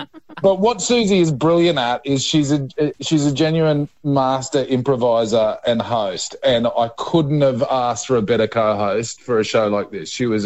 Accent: Queensland, Australia; now in Victoria, Australia; my home state, and I'm stuck down here in Victoria

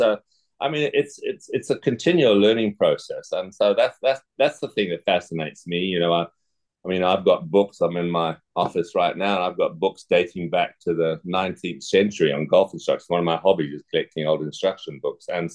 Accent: Zimbabwe; born or raised there; also born or lived in England

